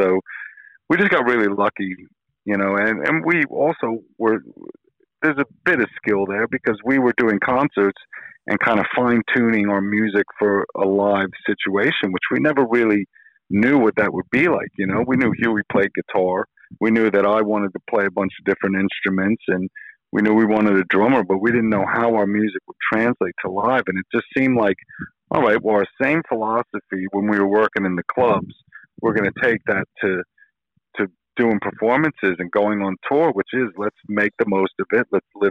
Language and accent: English; New York City, New York, United States; because we were living, growing up in New York City and you know, you saw a lot of shit there in the 90s.